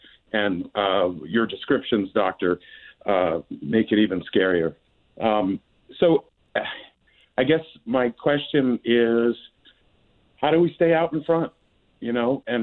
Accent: Auburn, Maine, United States; now in Gorham, United States; So I am not only from Auburn, I now am in Gorham and part of Courage House.

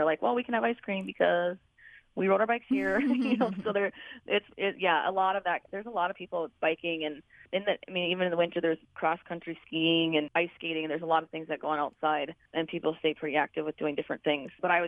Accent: North Dakota, United States; moved away as an adult; I grew up in North Dakota. I had moved over here when I graduated from college when I was 22 to teach for a teaching job

